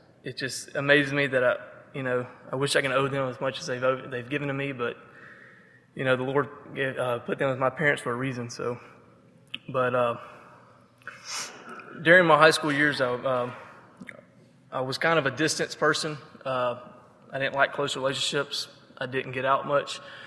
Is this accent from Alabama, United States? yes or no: yes; Phenix City, Alabama, United States; I was raised in Phenix City, Alabama. None of y'all know where that's at. It's about 15 miles from Auburn. It's about 2 miles from the Georgia state line.